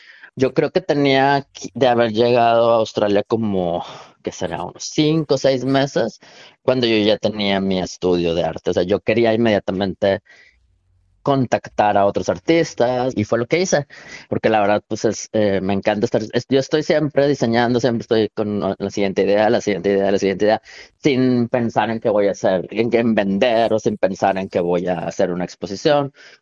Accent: Mexico; ¿de dónde eres? Y ya yo le digo, de México

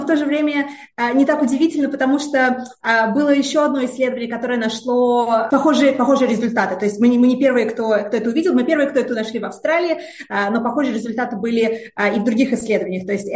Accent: Russia; accent: Russian; я тоже говорю на английском с русским акцентом. Я тоже женщина.

